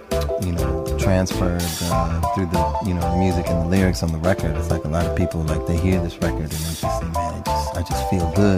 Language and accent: English; Milwaukee, Wisconsin, United States; I went back home to my hometown of Milwaukee, and I just you know, I really wanted to just go back to my roots while making this record